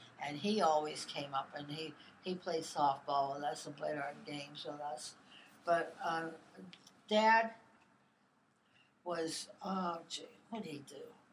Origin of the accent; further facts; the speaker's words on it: Painesville, Ohio, United States; born there; also born or lived in Pittsburgh, Pennsylvania; I was born in Painesville, Ohio, on Lake Erie, on April 29, 1938. My father was an Episcopal priest, and we went where a church wanted him. And so we went from Painesville, Ohio to Pittsburgh.